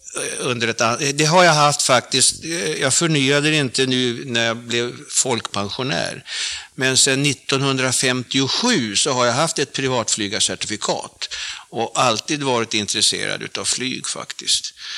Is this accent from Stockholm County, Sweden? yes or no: yes; Norrtälje, Stockholm County, Sweden; born there; Och jag är född på Norrtälje BB 1930, och det är jag väldigt stolt över.